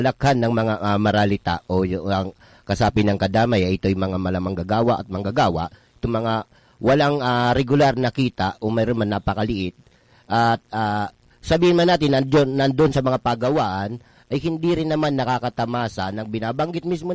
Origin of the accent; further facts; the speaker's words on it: Visayas, Philippines; doon mismo sa amin sa Bisaya